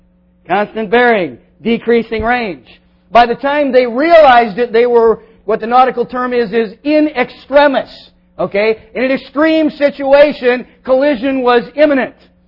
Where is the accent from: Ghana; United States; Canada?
United States; it's easy for me as an American to always remember this, because when you pass each other, you do it just like you do on American roads.